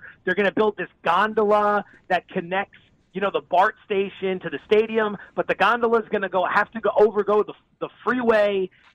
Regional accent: East Coast, United States; I'm from the East Coast, and there's some great fan bases there. I lived all over the country.

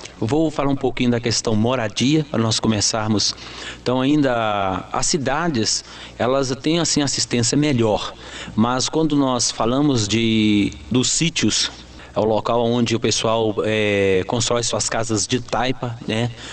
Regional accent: Minas Gerais, Brazil; somos mineiro, mineiro tradicional mesmo. Então recebemos o convite, fomos de Belo Horizonte para Vitória

